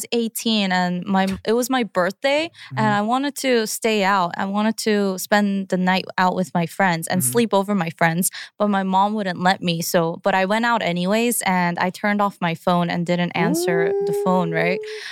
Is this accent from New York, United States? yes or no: yes; Long Island, New York, United States; I'm from Long Island.